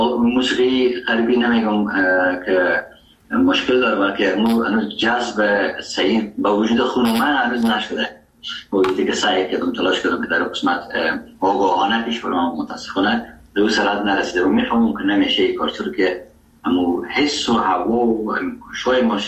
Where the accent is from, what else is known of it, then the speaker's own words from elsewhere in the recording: Afghanistan; first language Dari; زبان اصلی و وطنی ما دری است و فارسی نیست و چکه در هرات استفاده میشه و زبان دوم ما که در افغانستان است زبان پشتو